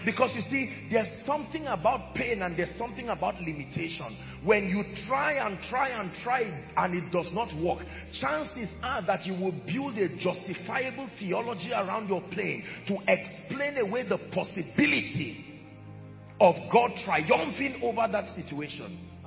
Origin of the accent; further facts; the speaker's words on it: Middle Belt, Nigeria; Because we come from different cultures. I come from the Middle Belt, for instance.